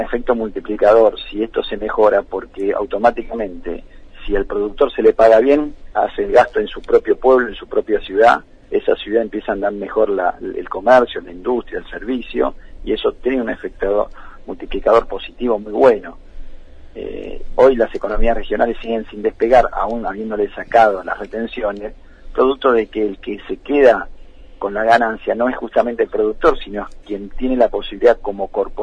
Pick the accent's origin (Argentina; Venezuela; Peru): Argentina